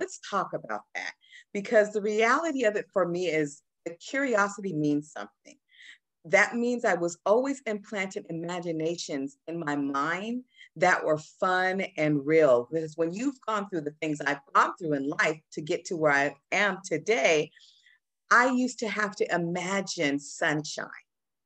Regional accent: Seattle, Washington, United States; I grew up in Seattle with the rain and all of that.

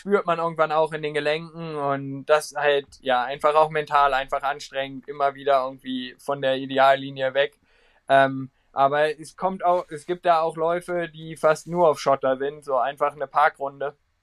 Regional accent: Braunschweig, Lower Saxony, Germany; born there; Bei mir war es auch so, dadurch, dass ich halt gebürtiger Braunschweiger bin

